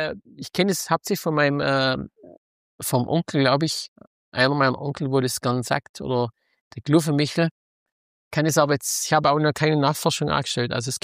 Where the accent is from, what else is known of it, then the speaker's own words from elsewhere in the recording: Baden-Württemberg, Germany; Wir kommen ja hier aus Baden-Württembergisch Ecke